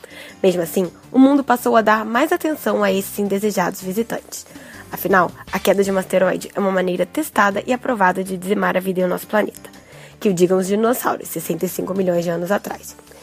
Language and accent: Portuguese; Rio de Janeiro, Brazil; now in São Paulo, Brazil; carioca que fala de ciência em São Paulo.